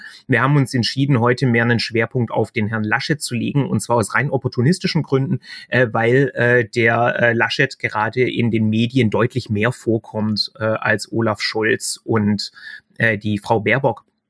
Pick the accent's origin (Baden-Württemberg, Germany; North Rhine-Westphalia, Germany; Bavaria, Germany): Baden-Württemberg, Germany; accent: Swabian; Man hört es vielleicht auch am Akzent. Ich komme aus Baden-Württemberg. Also von daher verzeiht mir bitte den leicht schwäbischen Zungeneinschlag.